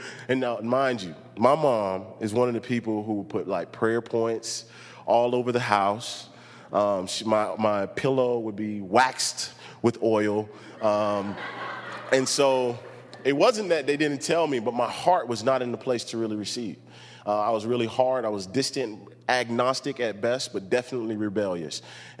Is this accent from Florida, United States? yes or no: yes; Miami, Florida, United States; As he said … I'm originally from Miami, Florida. Miami Gardens is what it's called now, right next to the Dolphin Stadium there.